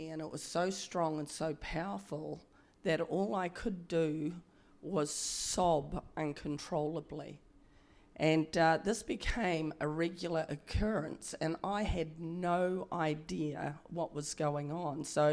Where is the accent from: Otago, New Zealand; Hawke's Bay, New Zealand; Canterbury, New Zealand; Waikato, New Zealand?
Waikato, New Zealand; Te Aroha; And I never forget when I was in Te Araha, and it was my hometown, and I went to church, and it was a Baptist church